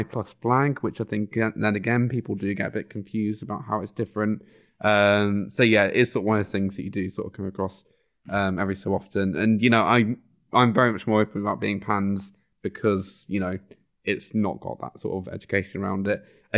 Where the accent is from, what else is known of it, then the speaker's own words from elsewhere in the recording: South West England, United Kingdom; I remember sort of growing up in Devon